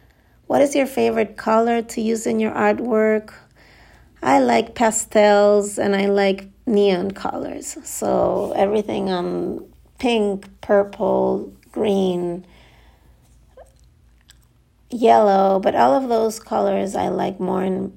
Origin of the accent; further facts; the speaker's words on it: Chile; now in New York City, United States; I am originally from Chile, South America, and I'm not used to that.